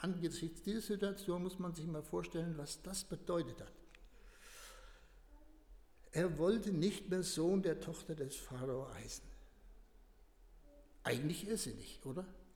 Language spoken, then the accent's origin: German; Reiskirchen, Hesse, Germany; Bei uns in Reiskirchen hat man früher gesagt, das sind die Mucker.